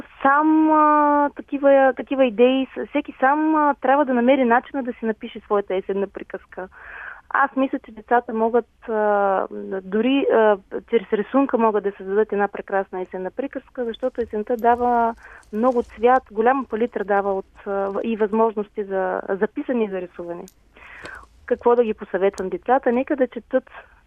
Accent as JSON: {"language": "Bulgarian", "town": "Veliko Tarnovo", "region": "Veliko Tarnovo Province", "country": "Bulgaria", "said": "аз съм от Търново да сметна. Имаме там къща, която се намира под Царевец, на много хубаво място, романтично"}